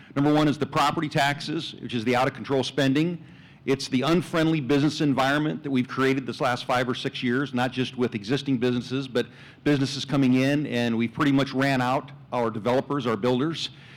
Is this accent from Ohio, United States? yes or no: no; Sioux City, Iowa, United States; I am natural born and raised in Kelly Park, right over the hill, my whole life.